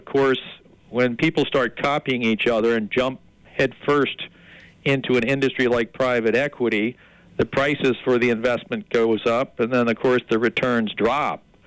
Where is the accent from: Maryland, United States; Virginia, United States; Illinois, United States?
Maryland, United States; Well, I'm from Maryland